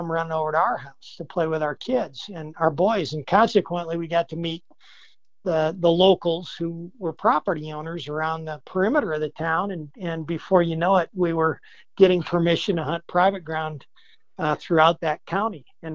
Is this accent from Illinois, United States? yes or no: yes; Illinois, United States; And I grew up in Illinois hunting pheasants and quail. And that's really was the only game in town for us, for upland hunters back in Illinois in the northwest corner of the state.